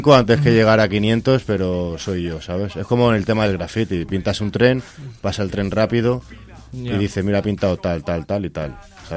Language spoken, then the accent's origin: Spanish; Castelldefels, Catalonia, Spain; con dos colegas ahí de mi pueblo, que vivo en Castelldefels, a 17 kilómetros de Barcelona, en la costa.